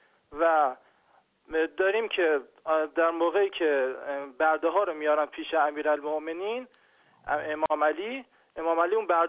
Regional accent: Iran; ما ایرانی هستیم، به زبان فارسی صحبت میکنیم

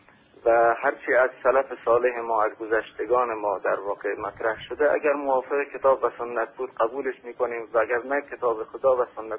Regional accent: Iran; من به عنوان یک اهل سنتی که در ایران بالاخره به دنیا اومدم، در اینا هم رشد کردم و بزرگ شدم و مذهب اصلی من مذهب حنفیه.

